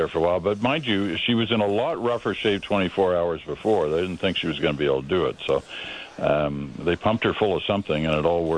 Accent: Canada; at a time when you expected as a Canadian in a difficult night that people are going to kind of reach out

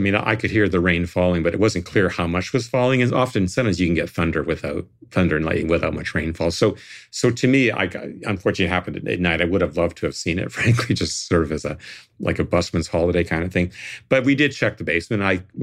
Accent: Toronto, Ontario, Canada; And, you know, I come from Toronto, which has a lot of thunderstorms

